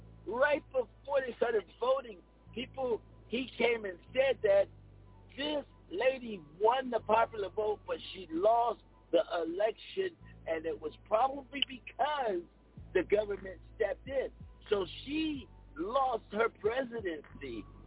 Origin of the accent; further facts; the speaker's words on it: United States; I don't have a party. I am just American.